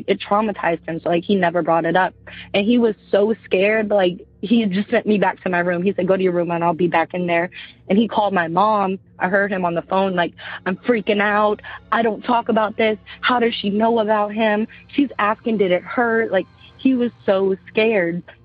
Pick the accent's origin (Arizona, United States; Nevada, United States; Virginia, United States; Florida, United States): Virginia, United States; also born or lived in Chesapeake; I'm from Virginia.